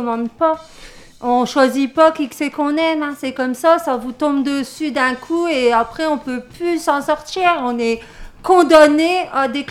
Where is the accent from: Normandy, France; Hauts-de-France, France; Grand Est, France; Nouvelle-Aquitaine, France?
Hauts-de-France, France; Alors moi, je viens de Wanin. C'est un petit peu à 20 minutes de Lille, à côté de la frontière de la Belgique. Voilà. Mes parents, ils habitent là-bas. Toute ma famille, elle habite là-bas. Je viens de là-bas.